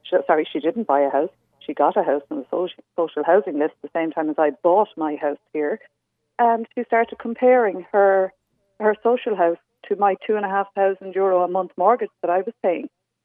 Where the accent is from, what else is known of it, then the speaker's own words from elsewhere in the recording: Galway, Connacht, Ireland; moved away as an adult; now in Dublin, Ireland; I lived in Galway. I'm from Galway. So, I had to come up to Dublin, go to college, work my way through college, and then find a job, settle down, and make a life for myself.